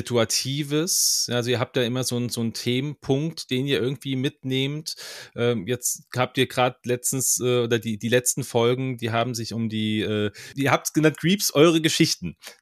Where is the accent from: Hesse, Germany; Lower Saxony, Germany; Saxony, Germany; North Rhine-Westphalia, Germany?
Hesse, Germany; ich bin aber aus Mittelhessen, ja, das ist wir sind auch ganz besonders.